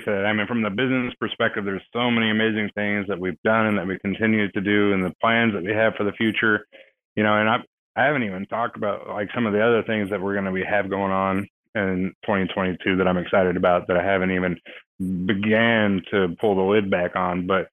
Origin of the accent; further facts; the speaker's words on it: Texas, United States; But no, don't worry. I'm from Texas. I got your back.